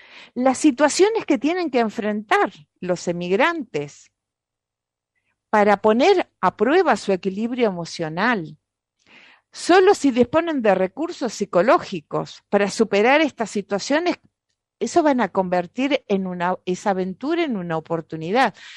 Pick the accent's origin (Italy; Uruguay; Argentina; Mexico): Mexico; now in United States; Digo, la crisis, yo emigré de México a Estados Unidos